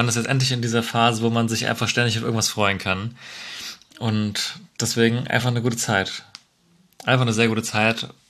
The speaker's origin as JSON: {"language": "German", "town": "Marburg", "region": "Hesse", "country": "Germany", "tie": "born or raised there", "said": "Deswegen beginnt unsere Reise tatsächlich, weil wir auch noch in meine Heimat Marburg vorher fahren, morgen schon."}